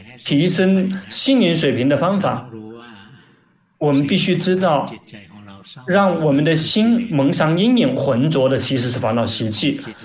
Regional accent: Thailand; Chinese is a second language; 因为我们泰国人很多。

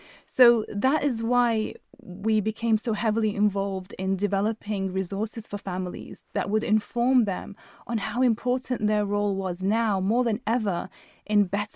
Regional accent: Syria; I'm originally from Syria. My parents are Syrian

